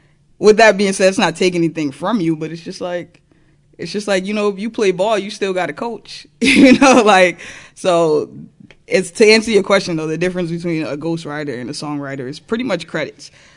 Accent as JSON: {"language": "English", "town": "Brooklyn", "region": "New York", "country": "United States", "tie": "born or raised there", "said": "I grew up in Brooklyn and Williamsburg. I ain't had no bando."}